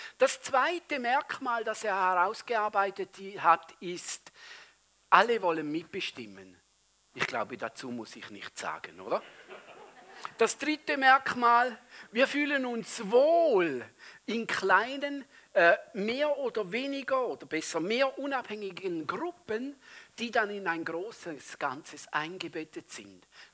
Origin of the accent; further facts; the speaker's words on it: Switzerland; Als Schweizer haben wir ein einzigartiges oder ein spezielles Verhältnis zu Leiterschaft ganz grundsätzlich.